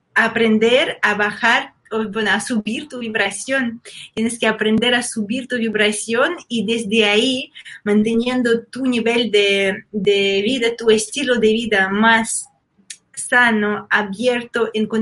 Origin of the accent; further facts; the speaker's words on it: Russia; born there; Spanish is a second language; viví en zona de montes de Altai y también de montes de Ural, es donde, desde donde yo nací, sí, cerca de montes de Ural y también Altai. Estaba viviendo ahí, aprendiendo.